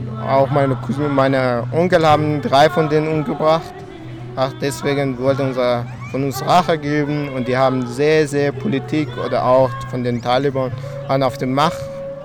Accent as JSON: {"language": "German", "country": "Afghanistan", "tie": "born or raised there", "second_language": "German", "lives_now": "Germany", "said": "Und ich würde selbst gerne nach Afghanistan gehen. Es ist mein Heimatland, wo ich geboren bin. Ich kann die Sprache gut sprechen."}